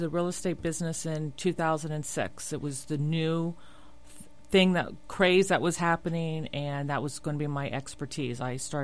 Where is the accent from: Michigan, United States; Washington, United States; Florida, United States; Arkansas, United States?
Florida, United States; Yes, been here, born and raised in South Florida.